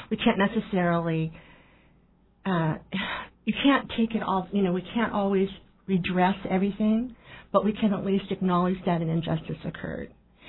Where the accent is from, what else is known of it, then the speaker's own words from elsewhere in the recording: Juneau, Alaska, United States; I have a really good friend, Mary Chinaka, and we grew up together here in Juneau